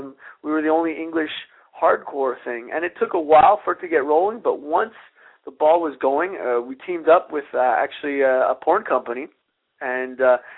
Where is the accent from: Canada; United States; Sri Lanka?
Canada; Montreal, Quebec; I'm from Montreal, Quebec, Canada. Now, Quebec right. is very French